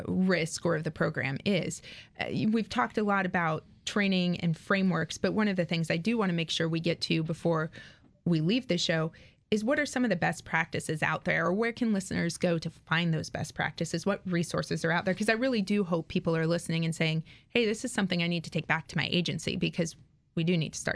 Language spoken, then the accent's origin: English; Texas, United States; So, because we won't talk about growing up in Texas and my learning to drive there.